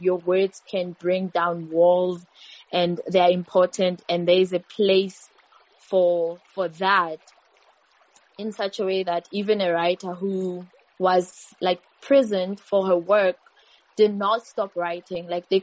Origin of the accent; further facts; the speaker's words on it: Mamelodi, Gauteng, South Africa; I am currently connecting from Mamelodi, my hometown.